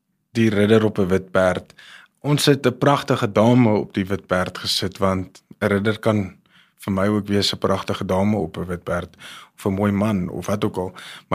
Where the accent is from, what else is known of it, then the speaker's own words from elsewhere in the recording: Pretoria, Gauteng, South Africa; ek het my liefde gevind in die Kaap, die berge, en ek het vrede gevind in die Kaap, althans ek is oorspronklik van Pretoria, en ek is baie lief vir my mense in Pretoria, maar ek het my tuiste gevind, en dit is in die Kaap